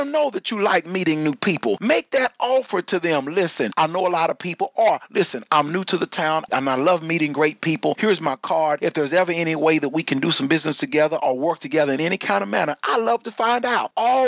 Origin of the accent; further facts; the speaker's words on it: Texas, United States; Again, I'm a Texan, and Texans by nature are friendly.